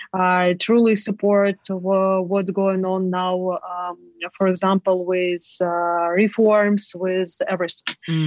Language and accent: English; Crimea, Ukraine; And I grew up in Crimea, and it was pro-Russian, absolutely pro-Russian region during this time. Not even pro-Russian, it was post-Soviet region with all problems.